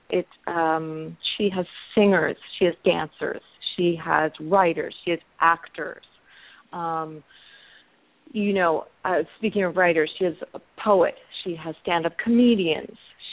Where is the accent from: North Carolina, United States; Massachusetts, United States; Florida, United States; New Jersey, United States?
New Jersey, United States; moved away as an adult; also born or lived in New York City, United States; now in Los Angeles, United States; I was raised in New Jersey, spent my adulthood in New York City, so I'm basically an East Coaster.